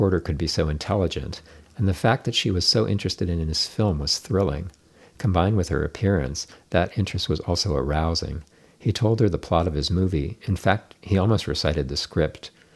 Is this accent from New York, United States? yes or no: yes; New York, United States; I'm from New York, and my dad still lives there